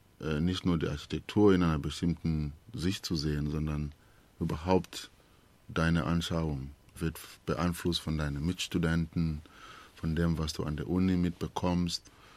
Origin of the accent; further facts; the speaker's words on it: South Africa; Aber zurück nach Südafrika zu gehen, war leicht, weil ich wusste, meine Heimat ist Südafrika